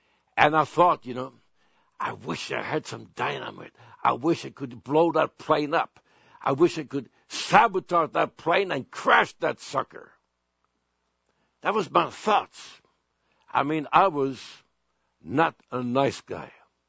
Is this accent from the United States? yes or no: no; Sweden; As a young man, I was raised in Sweden.